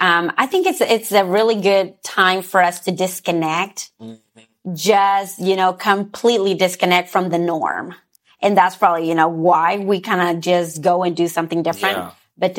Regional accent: Rogers, Arkansas, United States; also born or lived in Mexico; I actually was raised here. I grew up in Rogers. I moved here from Mexico in 94, and I've made Rogers my home ever since.

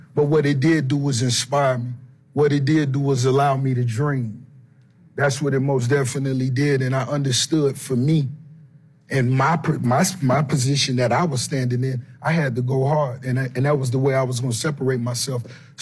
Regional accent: Miami, Florida, United States; growing up in Miami, where I'm from, it's real easy to stay on this side of the tracks, not have nothing.

